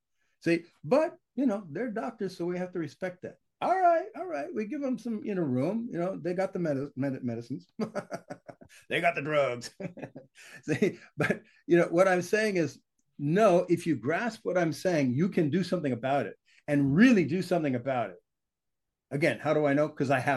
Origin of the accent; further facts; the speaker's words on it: California, United States; I grew up in San Francisco Bay Area back in the 60s, the 70s, the 80s, that kind of thing.